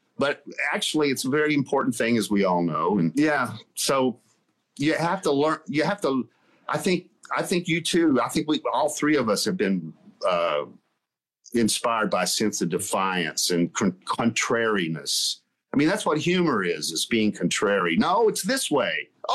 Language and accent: English; the South, United States; I grew up in the South in the 60s and the 70s, and it was a really oppressive place for a creative artist